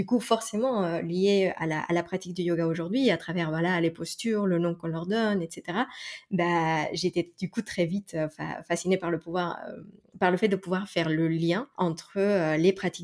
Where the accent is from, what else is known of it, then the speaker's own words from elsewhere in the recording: Mexico; French is a second language; moved away as an adult; now in France; Donc moi, je suis mexicaine. Je suis née et j'ai grandi au Mexique. Je suis arrivée en France après le bac, pour faire une prépa.